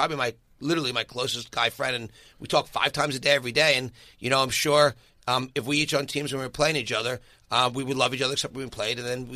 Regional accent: Philadelphia, Pennsylvania, United States; because I grew up in Philadelphia. I work between Philadelphia and New York.

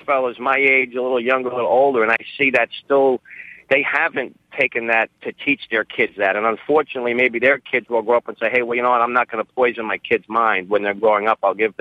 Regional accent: New York, United States; moved away as an adult; I'm 53. I'm originally from New York, lived there 23 years

